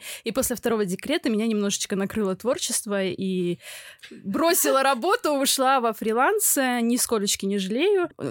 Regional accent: Narva, Ida-Viru County, Estonia; Я, кстати, сама родом из Нарвы, вот. И росла я на Крингольме, если знаете, что это такое. То есть, как бы это не самый, так сказать, элитный район города Нарвы.

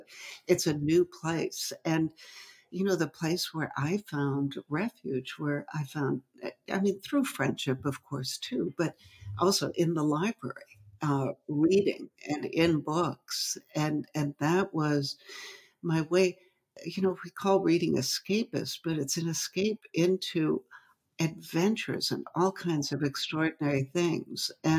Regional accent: Midwest, United States; I was from the Middle West. I was really scared.

